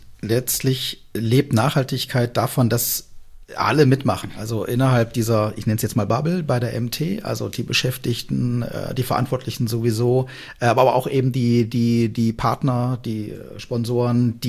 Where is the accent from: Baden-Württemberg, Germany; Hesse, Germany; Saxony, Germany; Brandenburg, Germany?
Hesse, Germany; Kassel; ich komme aus Kassel, da kommt man immer ganz gut und gern mit Bahn und Bus überall hin.